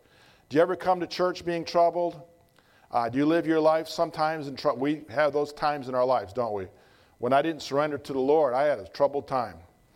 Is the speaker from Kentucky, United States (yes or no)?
yes; Salyersville, Kentucky, United States; We're originally from Kentucky. There's a town called Salyersville. So I do have some mountain in me, mountain blood.